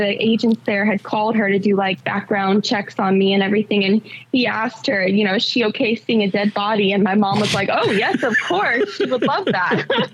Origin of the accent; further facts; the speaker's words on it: Lynchburg, Virginia, United States; I'm originally from Lynchburg, Virginia, which is a smaller town in Virginia, right below Charlottesville, Virginia